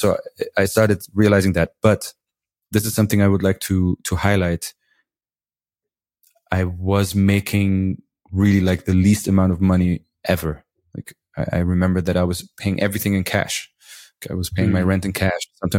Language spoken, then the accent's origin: English; Syria; when I told people I'm from Syria, they wouldn't be able to point it out on the map, right?